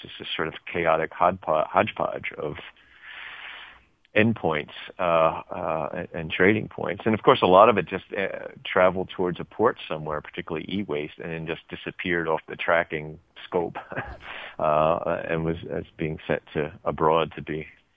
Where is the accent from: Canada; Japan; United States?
United States; Philadelphia, Pennsylvania; I grew up in Philadelphia, and we would put our wet waste, our food waste, into the separate bin in back of the house.